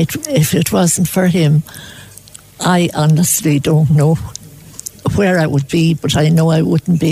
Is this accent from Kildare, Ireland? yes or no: no; Dublin, County Dublin, Ireland; moved away; I came from Dublin in 65 to stay to try it for about 3 months, and I never went back.